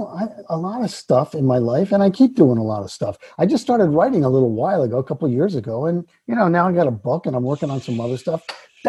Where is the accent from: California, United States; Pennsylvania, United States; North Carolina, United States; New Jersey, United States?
New Jersey, United States; I grew up on the ocean. I grew up in Jersey on the shore.